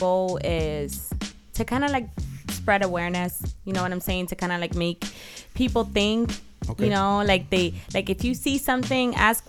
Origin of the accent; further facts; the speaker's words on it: Dominican Republic; Like, you know, I'm from the Dominican Republic.